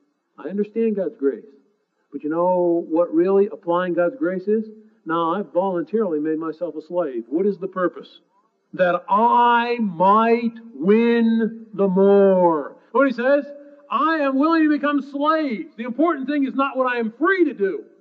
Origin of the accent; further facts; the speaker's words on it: United States; You know, it's a lot of a problem with us as American Christians. We pamper ourselves.